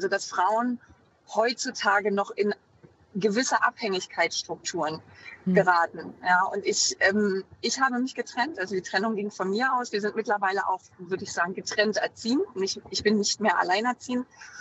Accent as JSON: {"language": "German", "region": "Berlin", "country": "Germany", "tie": "born or raised there", "said": "ich bin ostsozialisiert. Ich bin in Ost-Berlin geboren und aufgewachsen, war selber erst 7 Jahre, als die Mauer fiel"}